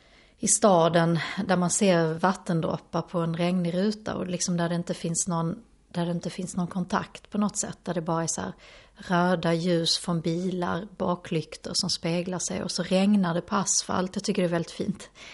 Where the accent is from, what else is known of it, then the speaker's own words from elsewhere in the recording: Skåne, Sweden; vi hade tagit några bilder vid havet nere i Skåne där jag kommer ifrån.